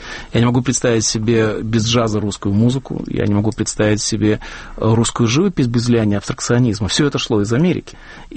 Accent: Russia; я долго объясняю, что да, я из России

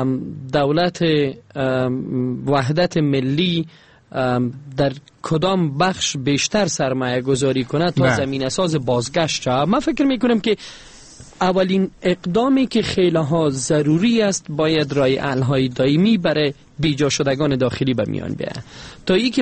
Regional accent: Afghanistan; به عنوان یک افغان

